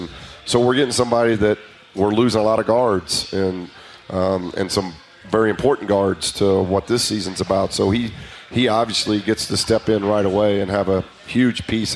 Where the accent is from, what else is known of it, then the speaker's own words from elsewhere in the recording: Indiana, United States; growing up in Indiana, we, you know, I thought that meant we were going to Louisville for a game.